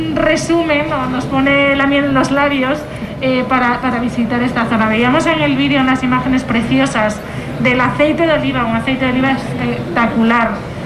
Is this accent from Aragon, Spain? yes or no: no; Canary Islands, Spain; como sabemos como españoles, sacarles el lado positivo